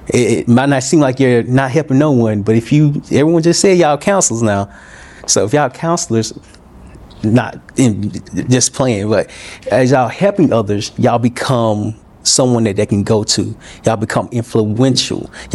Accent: Little Rock, Arkansas, United States; So your culture is built off of your story. I'm from Little Rock, Arkansas

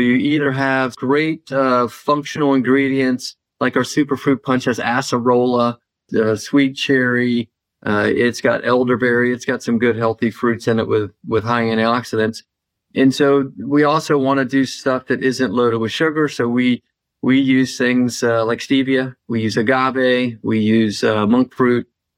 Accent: the South, United States; I grew up in the South, so I drink tea all the time.

